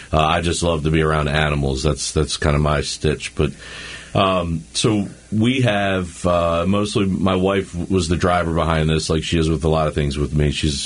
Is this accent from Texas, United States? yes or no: no; Lutherville, Maryland, United States; I grew up in Lutherville, but having been involved in 4-H in my grandparents' farm, I ultimately knew I wanted to get out to a rural area and own my own place at some point.